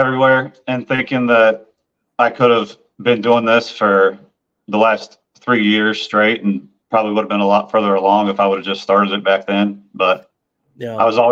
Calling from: Kansas City, Missouri, United States; Kansas City, Missouri.

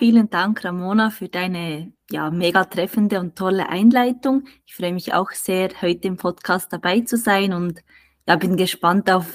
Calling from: Straelen, North Rhine-Westphalia, Germany; Aus Strehlen, das ist so ein kleines Dorf an der holländischen Grenze

